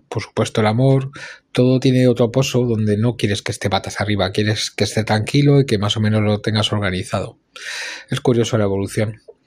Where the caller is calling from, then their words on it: Madrid, Community of Madrid, Spain; Hola, buenas … de Madrid.